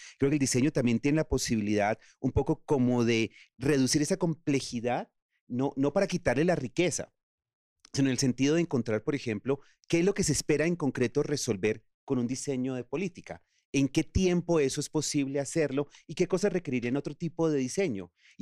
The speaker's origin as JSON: {"language": "Spanish", "country": "Colombia", "said": "en el caso colombiano tendemos a hacer diseños"}